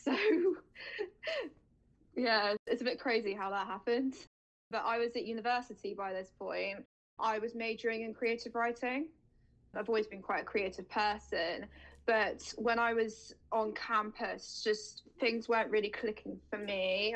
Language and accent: English; England, United Kingdom; Okay, so I'm from England. I'm 25.